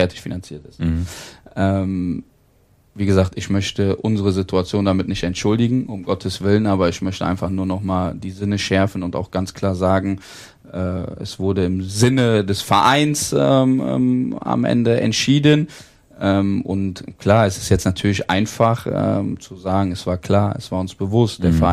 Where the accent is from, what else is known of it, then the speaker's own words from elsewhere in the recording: Siegen, North Rhine-Westphalia, Germany; ich beziehe es jetzt mal so auf meine Heimatstadt Siegen, ne?